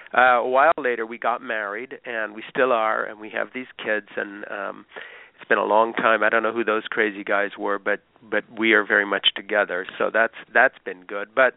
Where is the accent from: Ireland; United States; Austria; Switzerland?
Switzerland; I grew up in Switzerland in a small evangelical missionary outfit called Labrie Fellowship, started by my parents … back in the 50s.